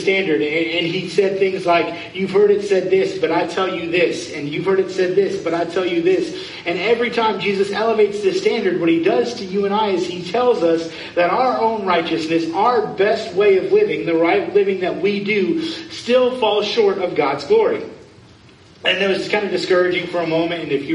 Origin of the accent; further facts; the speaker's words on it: Florida, United States; I grew up in Florida, so I grew up as a beach kid